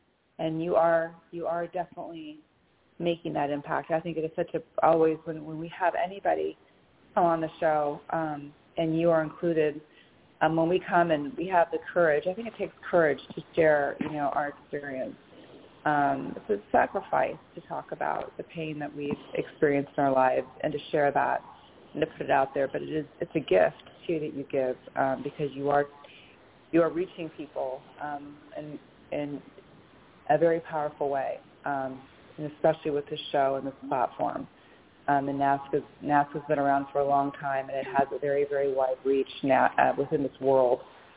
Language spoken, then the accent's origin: English; Sarasota, Florida, United States; from Sarasota, Florida